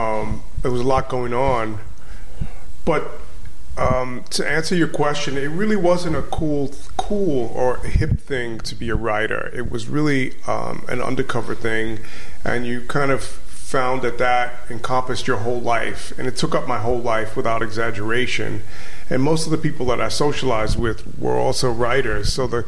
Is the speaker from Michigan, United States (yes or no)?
no; Brooklyn, New York, United States; Yeah, originally I'm from Crown Heights, Brooklyn.